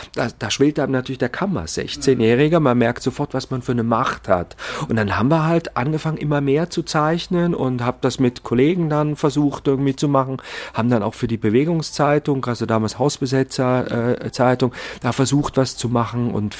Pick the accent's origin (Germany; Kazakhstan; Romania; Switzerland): Switzerland; Zurich; Also bei uns, ich komme ja aus Zürich